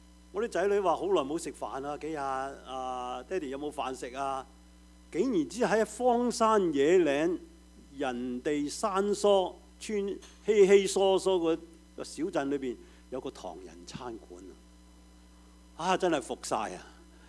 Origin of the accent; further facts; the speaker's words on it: Guangdong, China; now in San Francisco, United States; 咁我哋廣東人仲慘啦